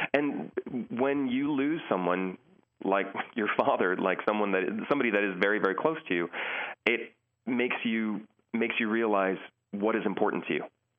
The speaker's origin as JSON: {"language": "English", "country": "United States", "said": "I'm an American and because I've lived around the world."}